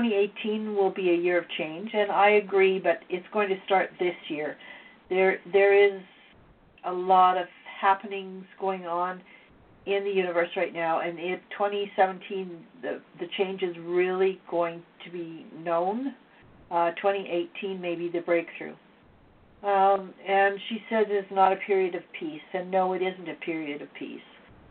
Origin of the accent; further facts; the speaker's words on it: Canada; I'm Canadian.